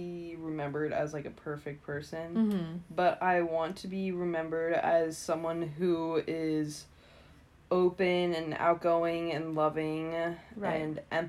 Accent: Ellicott City, Maryland, United States; I grew up in Ellicott City, Maryland, which is 30 minutes west of Baltimore.

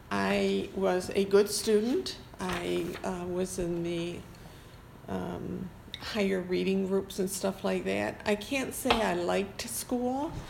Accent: Gates, New York, United States; I was raised in Gates, New York, which is a small town just west of the actual city on a farm.

